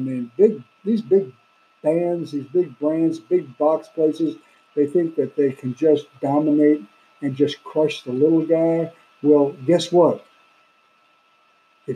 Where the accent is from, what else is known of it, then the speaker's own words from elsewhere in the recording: Tampa, Florida, United States; You know, I grew up in Tampa. I went to that darn snake pit in Tampa that almost killed me.